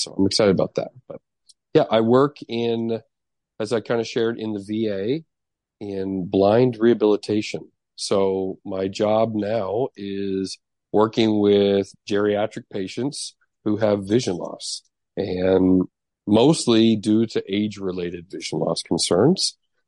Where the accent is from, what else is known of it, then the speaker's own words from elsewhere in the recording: Vancouver, British Columbia, Canada; now in Iowa, United States; But I'm not originally from Iowa. I moved here after grad school. My parents live in the Kansas City area, Independence area now. And my formative years were in Vancouver, British Columbia, Canada